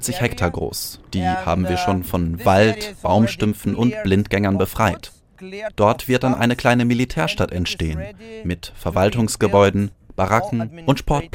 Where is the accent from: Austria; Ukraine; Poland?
Poland; Wissen Sie, ich selbst bin Pole.